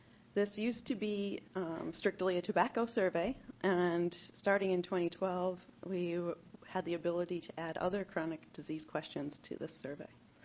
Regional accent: Colorado, United States; So, and I'm also from Colorado, so I feel compelled to say that if you want to stand up, walk around, stretch during this, feel free.

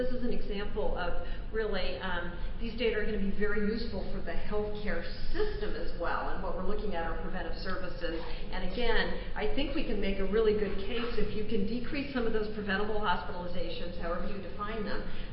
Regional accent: Oregon, United States; I'm from Oregon, and so we're in the thick of health systems transformation

